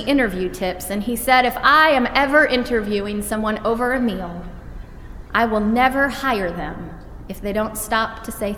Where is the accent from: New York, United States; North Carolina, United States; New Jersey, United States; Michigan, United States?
Michigan, United States; I come from Michigan, where the fizzy drink that's often served in a can is called pop